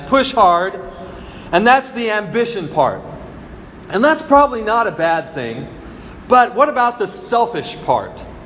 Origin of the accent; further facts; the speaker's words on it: United States; also born or lived in Philippines; yes, I'm American, but I'm also a little Chinese because of Shan.